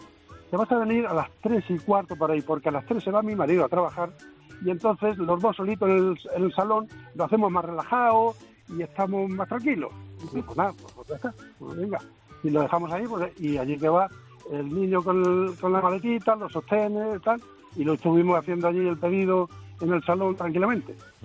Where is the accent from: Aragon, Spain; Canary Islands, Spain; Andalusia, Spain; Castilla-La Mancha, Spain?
Castilla-La Mancha, Spain; Valdepeñas; que el otro día estuve en Albacete, aunque yo soy de Valdepeñas